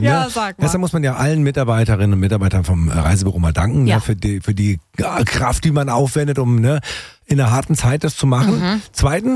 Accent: Tübingen, Baden-Württemberg, Germany; aus meiner Heimatstadt Tübingen hat sich auch gemeldet.

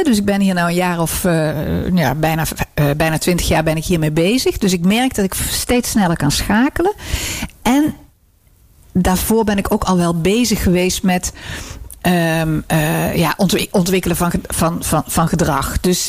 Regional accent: North Brabant, Netherlands; En ik kom uit Brabant. Dus cultureel gezien is dat al veel meer Vlaams dan Hollands.

